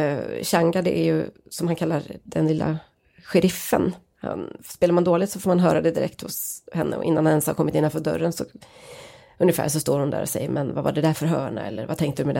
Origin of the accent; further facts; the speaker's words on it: northern Sweden, Sweden; där jag kommer från så tycker vi liksom att i södra Sverige så är de ju att betrakta som från Medelhavet eller ja, någonting åt det hållet i alla fall.